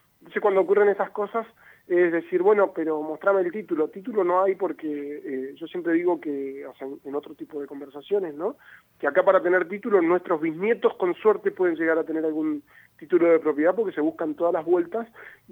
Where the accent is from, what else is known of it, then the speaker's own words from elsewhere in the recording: Las Ovejas, Neuquén, Argentina; also born or lived in Villa del Nahueve; yo nací ahí en Villa de Nahueve, desde muy chico nos vinimos acá a Las Ovejas, pero bueno, tenemos algunas propiedades familiares y demás ahí en la zona, ¿no?